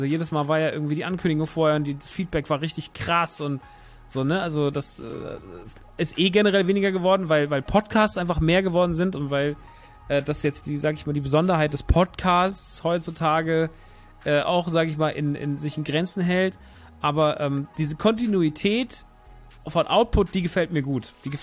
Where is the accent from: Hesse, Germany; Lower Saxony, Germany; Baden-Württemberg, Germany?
Hesse, Germany; Rodgau; Rottgau ist ja meine alte Heimat.